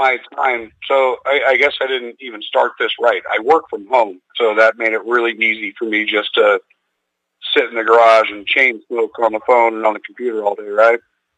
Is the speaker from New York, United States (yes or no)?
yes; Queens, New York, United States; born there; Yeah. I was actually born in Queens.